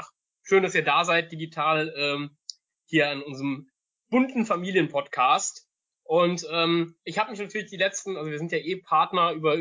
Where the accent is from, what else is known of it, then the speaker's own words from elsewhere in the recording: Cologne, North Rhine-Westphalia, Germany; Wir haben mal wieder Gäste aus meiner Heimat, aus Kölle, aus der Domstadt am Start.